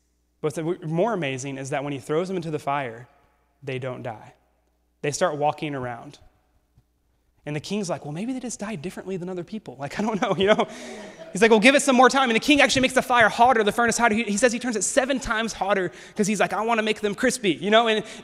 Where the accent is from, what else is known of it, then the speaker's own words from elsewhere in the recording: Arkansas, United States; Like, I'm from Arkansas, which is in the South, which essentially means I was born in a church.